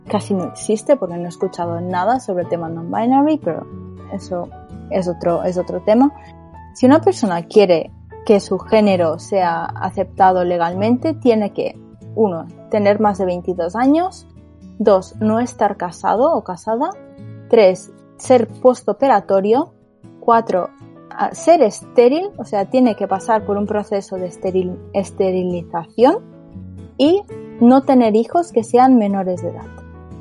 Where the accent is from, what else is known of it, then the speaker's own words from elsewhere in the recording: Barcelona, Catalonia, Spain; yo cuando me crié en Barcelona, yo era la única asiática prácticamente de mi entorno y estaba rodeada de personas blancas, estaba en una comunidad blanca